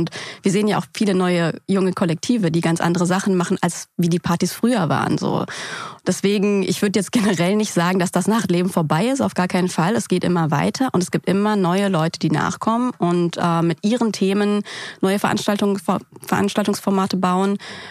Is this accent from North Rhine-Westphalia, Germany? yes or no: no; Berlin, Germany; Ich bin ja auch Berlinerin und hier aufgewachsen und habe Berlin in unterschiedlichen Phasen auch miterlebt.